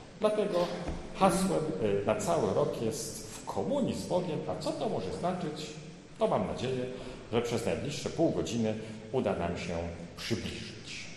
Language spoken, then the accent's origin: Polish; Wrocław, Lower Silesian Voivodeship, Poland; przedstawiam się, skąd jestem, że jestem z Wrocławia